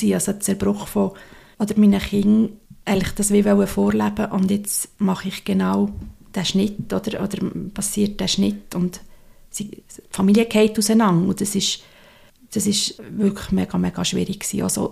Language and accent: German; Sicily, Italy; Ich bin in Sizilien aufgewachsen und war sehr gerne einfach verrissen gewesen.